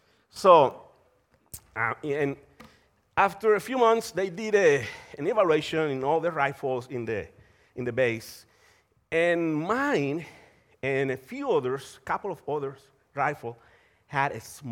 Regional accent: Colombia; I'm from Colombia, for those of you who are here visiting today.

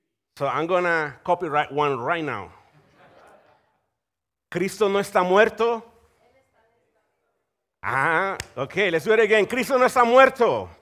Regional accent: Colombia; I'm from Colombia, for those of you who are here visiting today.

